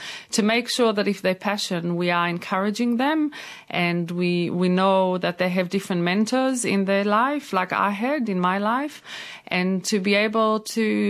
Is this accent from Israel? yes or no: yes; Israel; now in Australia; I'm originally from Israel and I moved to Australia about 11 years ago.